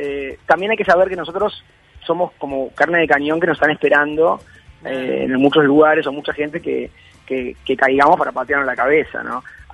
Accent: Uruguay; now in Buenos Aires, Argentina; mi lugar en el mundo sea Buenos Aires, lógicamente. Uh-huh. Vivo acá hace 30 y pico de años. Pero la verdad es que soy uruguayo, no negaría eso, ni tengo por qué.

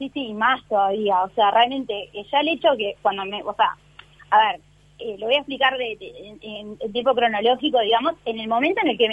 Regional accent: Uruguay; sabía que nunca iba a poder ir porque soy de Uruguay

